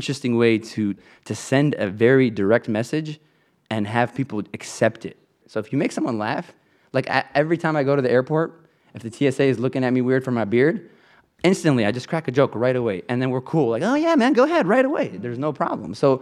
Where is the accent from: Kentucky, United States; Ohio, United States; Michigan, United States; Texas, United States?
Michigan, United States; Detroit; So I grew up actually in the Detroit area, but real close to Dearborn, you know. Yeah. We couldn't afford the Dearborn house, so my parents had to live in Detroit.